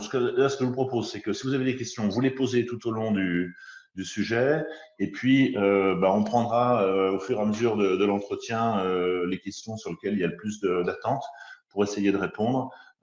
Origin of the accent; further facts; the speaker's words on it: Saint-Étienne, Auvergne-Rhône-Alpes, France; Saint-Étienne, j'adore. Je suis stéphanois, donc ça, c'est cool.